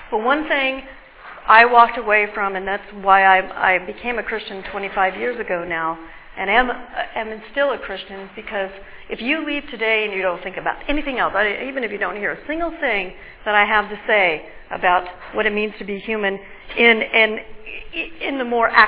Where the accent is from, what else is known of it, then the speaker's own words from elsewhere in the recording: Alhambra, California, United States; when I grew up here in Alhambra, it was a predominantly, Latino neighborhood. I had only one white friend when I was growing up here